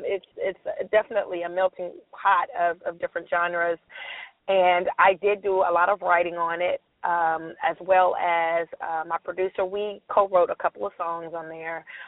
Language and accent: English; Nashville, Tennessee, United States; because I was from Nashville.